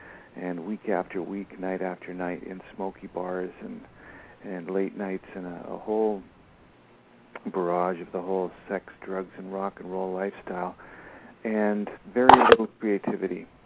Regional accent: Victoria, British Columbia, Canada; I moved away from my hometown, which was Victoria, B.C., and I drove to Vancouver, and I joined a band.

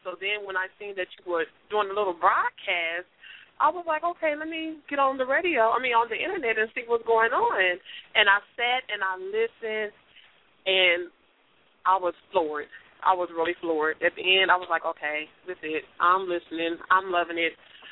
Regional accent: Kansas City, Missouri, United States; Well, I'm from Kansas City, Missouri, and I am a supervisor at one of the Fortune 500 companies

